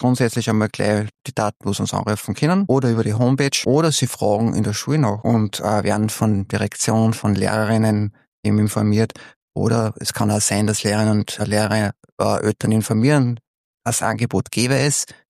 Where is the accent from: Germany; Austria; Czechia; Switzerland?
Austria; Steyr, Upper Austria; Ich bin aus Steyr